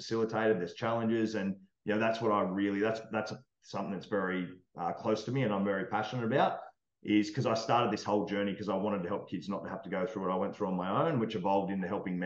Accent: Australia; I'm Australian.

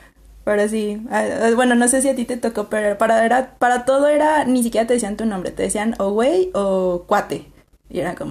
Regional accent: Mexico; qué crees que son las cosas típicas que la gente da por hecho que hacemos o que somos los mexicanos?

